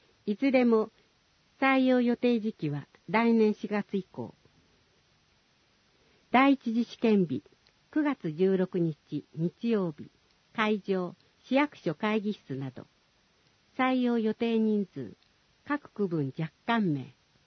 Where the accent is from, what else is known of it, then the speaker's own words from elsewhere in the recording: Ayase, Kanagawa, Japan; 引き続き自分が生まれ育ったふるさと綾瀬の市政を担わせていただくこととなりました。